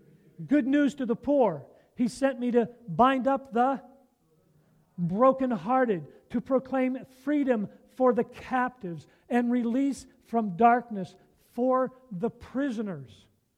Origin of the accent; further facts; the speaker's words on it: Pennsylvania, United States; So I was raised up in West Central Pennsylvania. And I grew up in a non-Christian home.